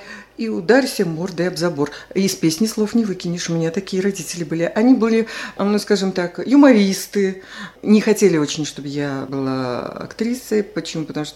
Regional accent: Belarus; Вот я была из Белоруссии, моя подруга была с Украины.

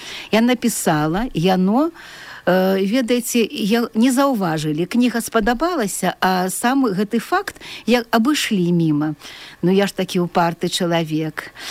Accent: Baranavichy, Brest Region, Belarus; now in Pinsk, Belarus; я барнавічанка. В 86-м годзе я прыехала, была пераведзена дырэктарам Пінскага бюро падарожжаў і экскурсій.

